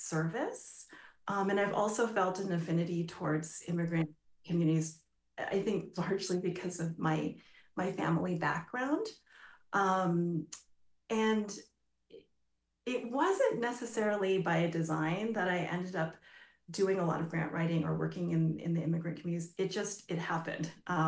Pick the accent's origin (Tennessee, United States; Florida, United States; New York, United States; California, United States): California, United States; So I grew up in the suburbs of the East Bay. But I consider my childhood partially growing up in Oakland because that was part of our community.